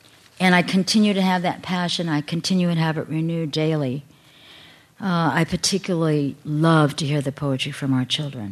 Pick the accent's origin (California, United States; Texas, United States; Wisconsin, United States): California, United States; Stockton; born there; sent to a concentration camp from California, I was born in Stockton, and my whole family was shipped off by train to Aurora, Arkansas.